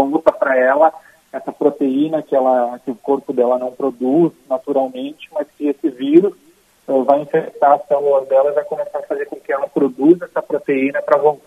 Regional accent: Teutônia, Rio Grande do Sul, Brazil; Isso, a gente é de Teutônia, no interior do estado.

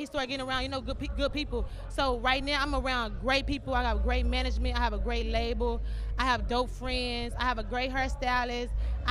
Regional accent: Dallas, Texas, United States; Like, I'm from like, you know, a small town. Mm-hmm. I'm from Dallas, Texas.

